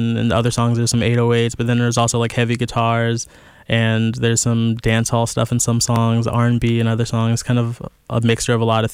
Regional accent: Jacksonville, Florida, United States; Arlington.

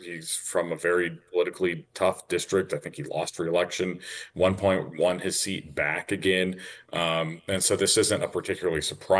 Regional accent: Fayetteville, North Carolina, United States; a guy named Tony Rand from my hometown of Fayetteville.

